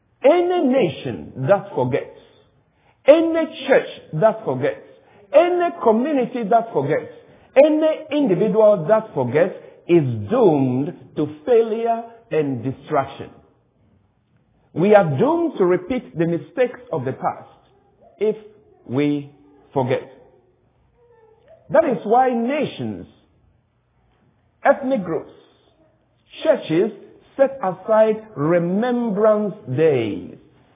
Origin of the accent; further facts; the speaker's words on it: Ghana; in my home country of Ghana, West Africa.